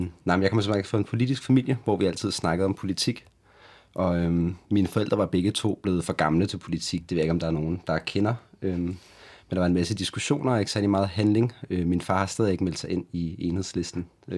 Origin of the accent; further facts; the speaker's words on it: Copenhagen, Capital Region of Denmark, Denmark; Jeg er vokset op på Christianshavn. Jeg har gået på Christianshavns skole.